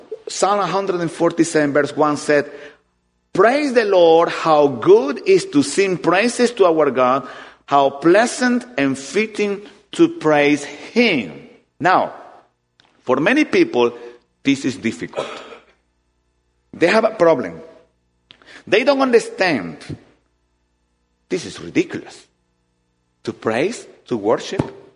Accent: Ecuador; I come from Ecuador

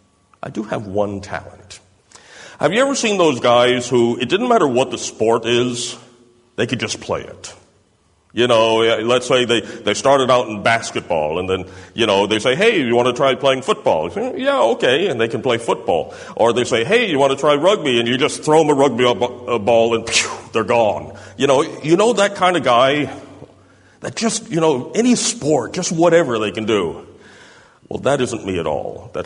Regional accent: Tennessee, United States; And, you know, I'm from Tennessee

